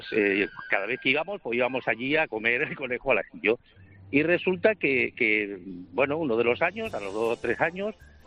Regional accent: Puertollano, Castilla-La Mancha, Spain; now in Valencia, Spain; yo soy de Puerto Llano. Ciudad Real, pero vivo en Valencia.

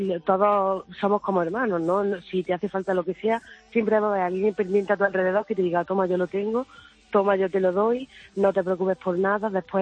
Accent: Córdoba, Andalusia, Spain; now in Poland; De Córdoba capital.

